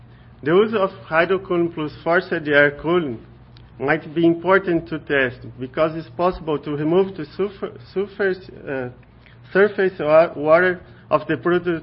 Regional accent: Sergipe, Brazil; English is a second language; I'm from Brazil, Sergipe University, Federal University of Sergipe, Brazil.

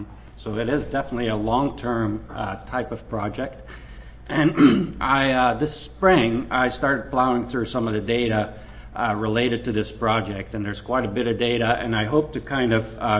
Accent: West Virginia, United States; So first of all, I'm from West Virginia, work at West Virginia University right there.

